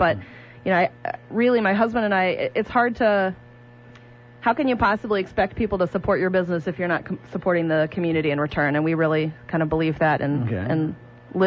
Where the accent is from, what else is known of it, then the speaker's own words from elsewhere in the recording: Iowa City, Iowa, United States; I grew up originally in Iowa City, which is very similar in size and demographic makeup to the to Fox Cities, to Appleton. I came to Wisconsin originally for college at Beloit, Wisconsin.